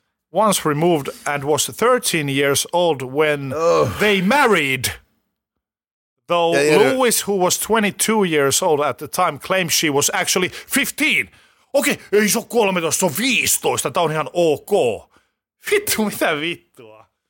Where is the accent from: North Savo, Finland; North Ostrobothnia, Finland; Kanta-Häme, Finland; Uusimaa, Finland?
North Ostrobothnia, Finland; Oulu; Pohjois-Suomessa, Oulussa, mistä mä kotoisin